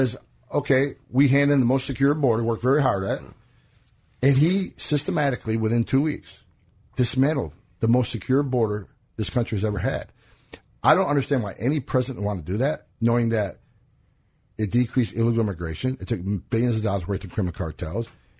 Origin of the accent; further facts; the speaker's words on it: New York, United States; Well, like, I grew up in a small town upstate New York, farming country, and my dad was a cop, my grandfather was a cop